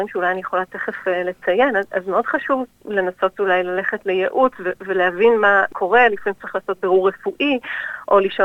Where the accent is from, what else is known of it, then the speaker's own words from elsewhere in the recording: Herzliya, Tel Aviv District, Israel; moved away as an adult; now in Adelaide, Australia; אני ישראלית, נולדתי בתל אביב, גדלתי בהרצליה, ובערך כבר שנתיים אני נמצאת באדלייד.